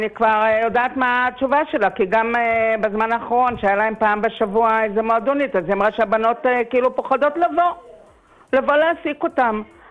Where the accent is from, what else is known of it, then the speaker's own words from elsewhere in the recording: Bnei Brak, Tel Aviv District, Israel; אני מבני ברק